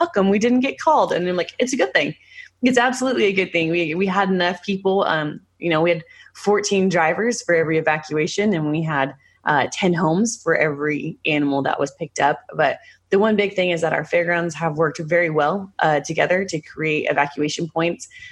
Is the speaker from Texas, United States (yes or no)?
no; Oregon, United States; it's going to be my hometown in Oregon.